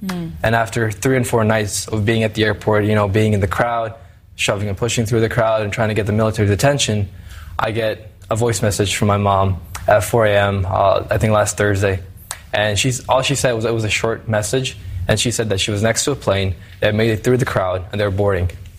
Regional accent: Kabul, Afghanistan; moved away as an adult; now in United States; 17 years, born and raised.

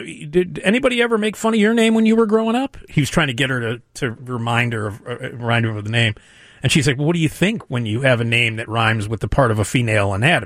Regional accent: Australia; As an Australian, you get a straight pass because you could just call someone mate.

